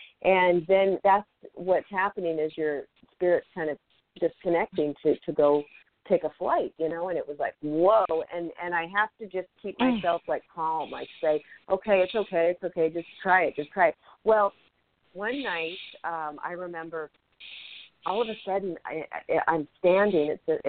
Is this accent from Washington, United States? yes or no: yes; Seattle, Washington, United States; I grew up in Seattle, Washington, and like in the summer when it was hot or something